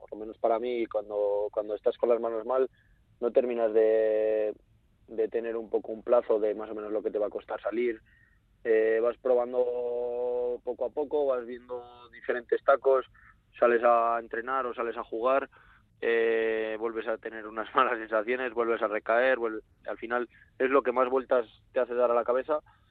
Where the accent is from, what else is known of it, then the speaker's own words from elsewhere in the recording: La Rioja, Spain; En nuestro caso, pues siendo riojano, pues qué te voy a decir